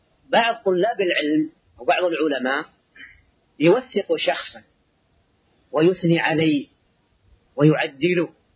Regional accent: Saudi Arabia; لإخواننا السعودية في بلادنا السعودية

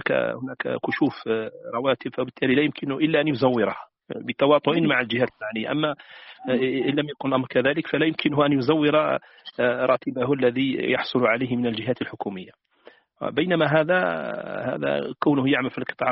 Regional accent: Algeria; عندنا في الجزائر

